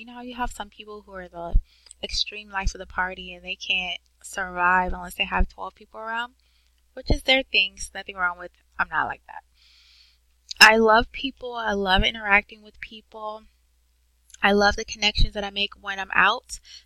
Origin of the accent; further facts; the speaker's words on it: Atlanta, Georgia, United States; And I was born and raised in Georgia. Yes, I am a Georgia peach. And I love the fact that I was born in Georgia.